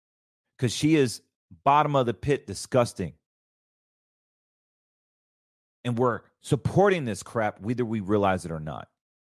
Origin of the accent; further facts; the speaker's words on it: North Carolina, United States; I grew up in North Carolina where we have Delta Forces, 82nd Airborne.